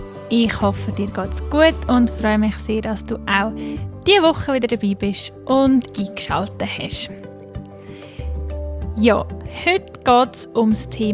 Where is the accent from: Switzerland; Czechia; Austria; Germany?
Switzerland; vor allem bei uns in der Schweiz vermehrt grau, kalt, nass.